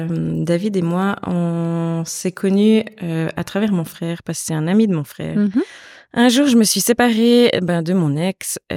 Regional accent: Biel/Bienne, Bern, Switzerland; je viens de Bienne et alentour. Mm-hmm. J'ai 41 ans

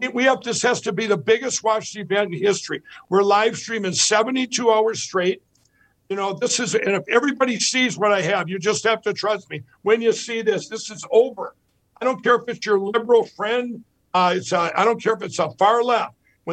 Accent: Minnesota, United States; Like my my home state of Minnesota, we have a lot of towns that have shrunk in the farming, in southern Minnesota

